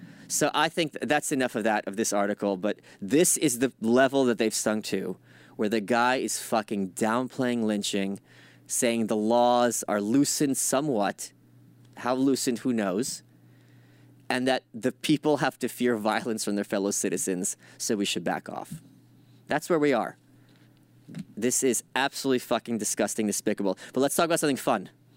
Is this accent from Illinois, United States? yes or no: no; New York City, New York, United States; It's fun as a New Yorker watching it because you can see exactly what streets they were filming on.